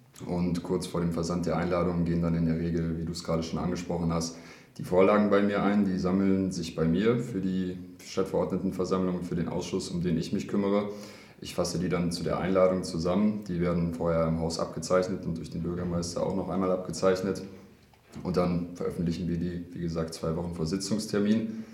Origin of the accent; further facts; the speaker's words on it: Helden, North Rhine-Westphalia, Germany; ich komme aus Helden, lebe also ganz nah am Arbeitsplatz